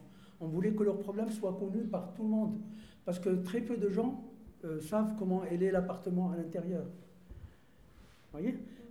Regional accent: Morocco; now in France; Moi, je suis du Maroc. Donc, c'est ni en Algérie ni en France. J'ai mes parents, mes frères et sœurs sont au Maroc. Et en France, j'ai une sœur et un frère.

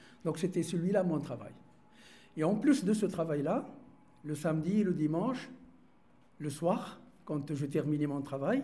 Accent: Morocco; now in France; Moi, je suis du Maroc. Donc, c'est ni en Algérie ni en France. J'ai mes parents, mes frères et sœurs sont au Maroc. Et en France, j'ai une sœur et un frère.

